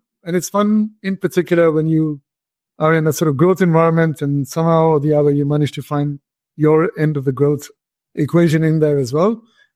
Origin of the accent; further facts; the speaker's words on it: India; now in United States; I'm an engineer by background, ended up in the US. I'm originally from India